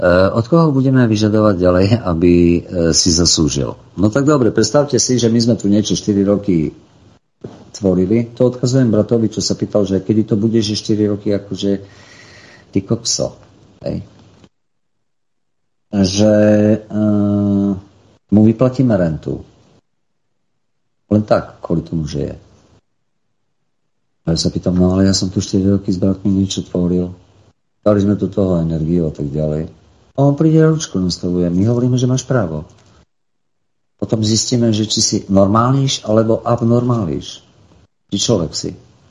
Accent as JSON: {"language": "Slovak", "town": "Bardejov", "region": "Prešov Region", "country": "Slovakia", "said": "ja som z Bardejova"}